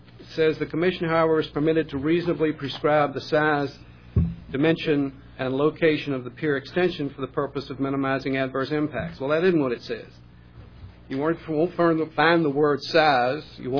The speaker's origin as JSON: {"language": "English", "town": "Irvington", "country": "United States", "said": "I'm a lawyer from Irvington, and I represent the Boswells."}